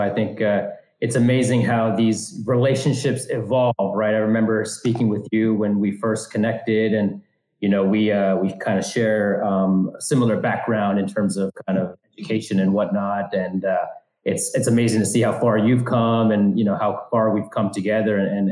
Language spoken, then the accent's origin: English; Canada; I'm born and raised in Canada. And so, you know, kind of second generation from immigrant parents